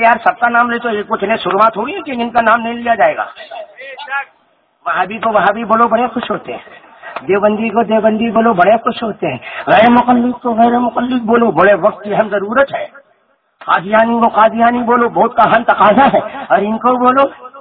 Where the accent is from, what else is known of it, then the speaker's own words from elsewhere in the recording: India; پہلے ہم ہندوستانی ہیں لیکن ہندوستانی ہم ہندوستانی ہیں